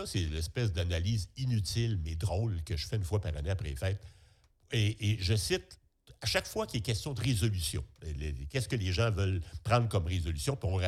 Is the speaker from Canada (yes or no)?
yes; Quebec, Canada; les plus médiatisées chez nous au Québec